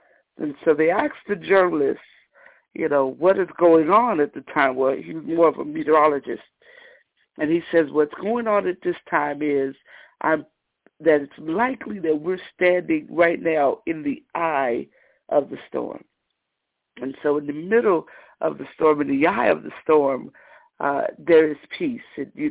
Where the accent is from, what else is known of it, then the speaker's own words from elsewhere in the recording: Las Vegas, Nevada, United States; I was really looking forward to seeing you all out here in my hometown of Las Vegas, Nevada. I was born and raised there, as you said.